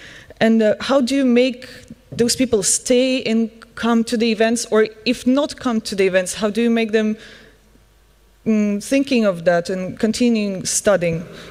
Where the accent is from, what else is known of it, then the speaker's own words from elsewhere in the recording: Estonia; I came from Estonia.